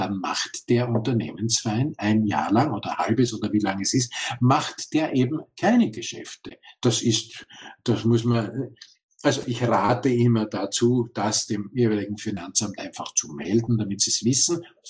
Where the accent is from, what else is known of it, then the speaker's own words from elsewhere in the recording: Austria; Bei uns in Österreich sind es 2 Menschen, die sich zusammenfinden müssen.